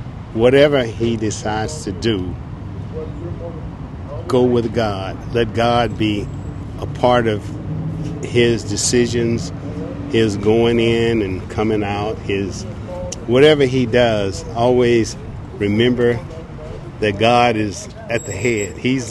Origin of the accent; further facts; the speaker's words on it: Los Angeles, California, United States; also born or lived in Arkansas; I'm from Los Angeles. I was born in Arkansas